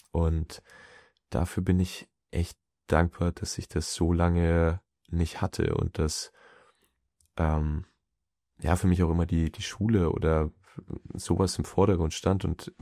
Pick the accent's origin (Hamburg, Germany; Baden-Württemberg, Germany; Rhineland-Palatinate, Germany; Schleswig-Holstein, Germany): Schleswig-Holstein, Germany; Bad Schwartau; also born or lived in Flensburg; Gut, ich bin in Flensburg geboren, aber so richtig, ich glaube, bis ich 1 oder 2 war, und dann eigentlich meine ganze Kindheit in Bad Schwartau in Lübeck, Bad Schwartau, Marmeladenstadt.